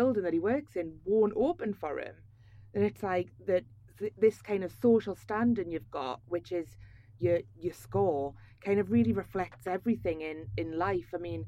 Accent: North East England, United Kingdom; From like Tyneside.

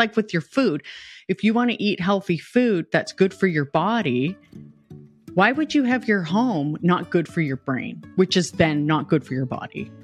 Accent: Canada; because I'm from Canada and hockey is like a big thing.

